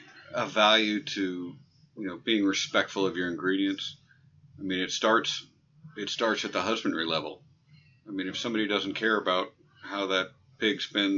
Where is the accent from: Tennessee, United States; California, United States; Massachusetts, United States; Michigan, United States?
Tennessee, United States; Nashville; I grew up in Nashville, and as the rare unicorn that actually lived here for 50 years, it's hard to be anonymous anywhere you go.